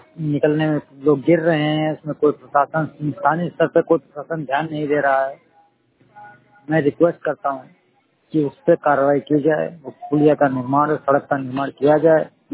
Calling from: Kothawan, Uttar Pradesh, India; मैं ग्राम पिरकापुर विकास खंड कोथावा संजिला हरदोई से बोल रहा हूँ, बात कर रहा हूँ।

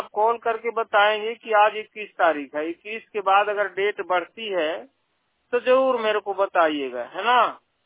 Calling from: Madhya Pradesh, India; यदि हो तो मैं भी मध्य प्रदेश का निवासी हूँ

